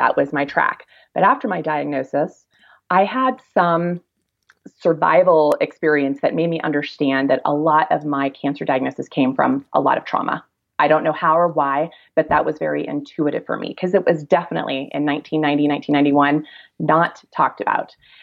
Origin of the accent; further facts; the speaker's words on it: Kansas, United States; I'm a kid from Kansas originally, where evolution is not allowed to be taught in the school system for years and years